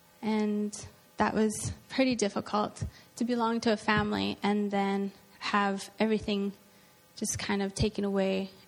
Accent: Medicine Hat, Alberta, Canada; I'm from Alberta. Alberta and Medicine Hat.

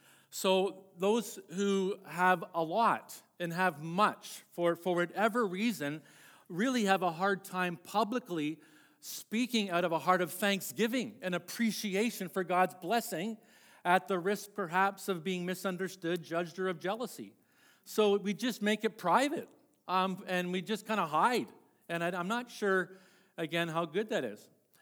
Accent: Ontario, Canada; So I grew up in Ontario, and my sister and I, older sister, we grew up in what I guess today would be called a lower income family.

